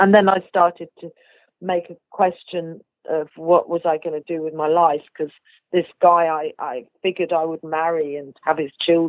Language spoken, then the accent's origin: English; England, United Kingdom; Don't you know I'm English and all this shit?